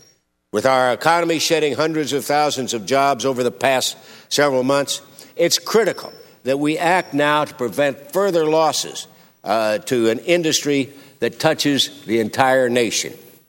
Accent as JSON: {"language": "English", "region": "Missouri", "country": "United States", "tie": "born or raised there", "said": "In my home state of Missouri and throughout the nation, car sales have declined sharply in recent months"}